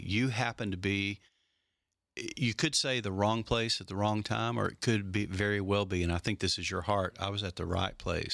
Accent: Texas, United States; And I'm from Texas, so I'm doubly proud.

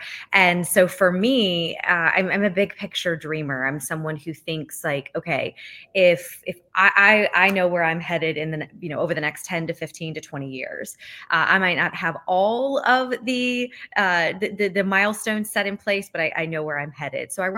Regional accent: Kentucky, United States; So I knew that I wanted to be Miss Kentucky and compete and represent my home state at Miss America.

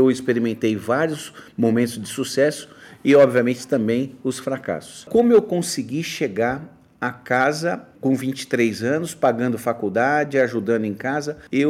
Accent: São Paulo, Brazil; eu sou de São Paulo, né, mas eu venho de uma família muito humilde. A minha mãe era de Pernambuco, veio nova para São Paulo.

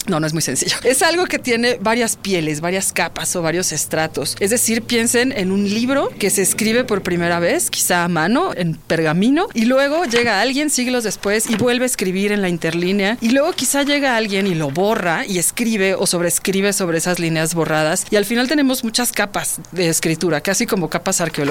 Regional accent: Mexico City, Mexico; yo también soy chilanga de origen, nací en Narvarte, ya lo he dicho

